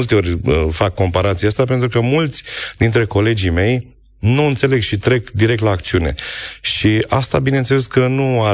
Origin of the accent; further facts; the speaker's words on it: Iași, Iași County, Romania; now in Bucharest, Romania; Am fost în ultima vreme la Iași foarte des. Orașul meu natal, pe care îl iubesc enorm de mult.